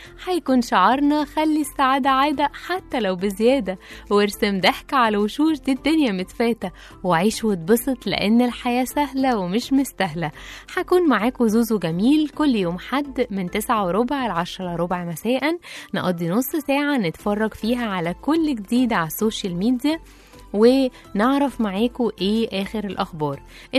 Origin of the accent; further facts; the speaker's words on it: Egypt; يعني احنا كمصريين طبعا سبنا الفرح وفرحة العروسين